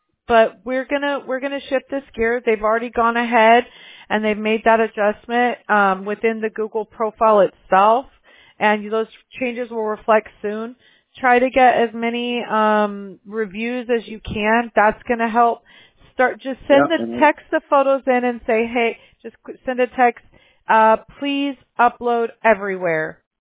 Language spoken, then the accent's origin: English; Apple Valley, California, United States; because I grew up in Apple Valley, California.